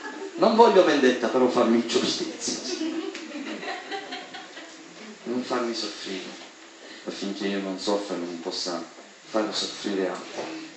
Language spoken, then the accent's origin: Italian; Sicily, Italy; Io vengo dalla Sicilia, so di cosa parlo